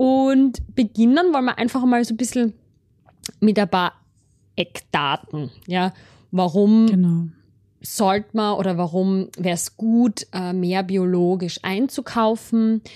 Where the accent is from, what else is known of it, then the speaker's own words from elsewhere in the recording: Austria; das ist bei uns in Österreich ist das verboten.